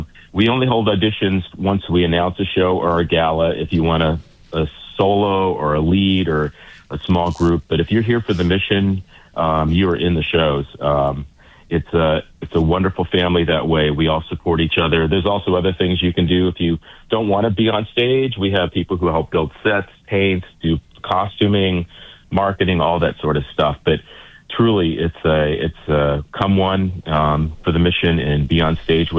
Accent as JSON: {"language": "English", "region": "Indiana", "country": "United States", "tie": "born or raised there", "said": "I grew up in Indiana in a small school, so we did everything."}